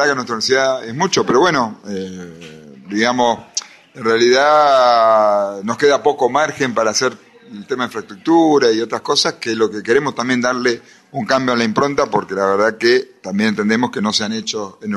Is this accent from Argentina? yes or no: yes; General Pico, La Pampa, Argentina; No soy de Santa Rosa, pero soy pampeano.